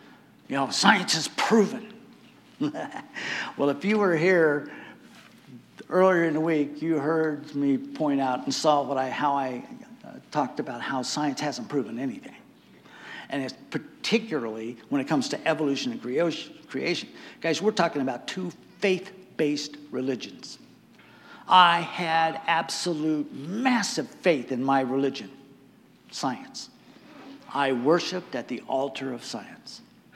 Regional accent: Newport Beach, California, United States; I grew up in Newport Beach

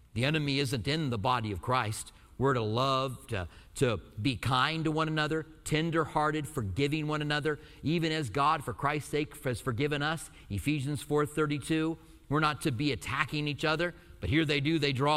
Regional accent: Albuquerque, New Mexico, United States; accent: Albuquerque accent; I grew up in Albuquerque, and there's an Albuquerque accent.

